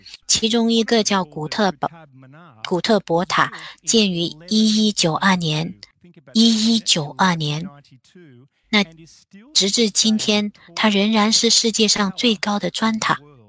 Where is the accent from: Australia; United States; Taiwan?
Australia; New South Wales; 我在新州乡下成长的时候，并不熟悉这些东西。